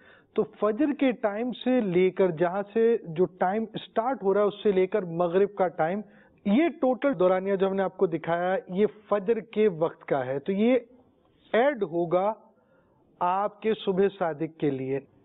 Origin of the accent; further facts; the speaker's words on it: Karachi, Sindh, Pakistan; اور میں تو کراچی والا ہوں